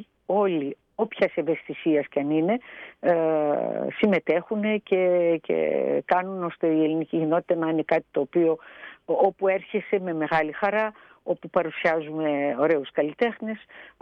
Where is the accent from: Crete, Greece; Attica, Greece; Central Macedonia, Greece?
Central Macedonia, Greece; Thessaloniki; Εγώ είμαι Θεσσαλονικιά, βλέπετε ότι υπάρχει μια μικρή διαφορά τουλάχιστον εκεί.